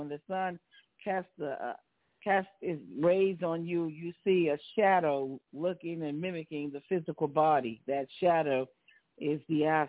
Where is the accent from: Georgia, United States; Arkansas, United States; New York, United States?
New York, United States; now in Las Vegas, United States; I'm a New Yorker, but I currently live in Las Vegas, Nevada right now.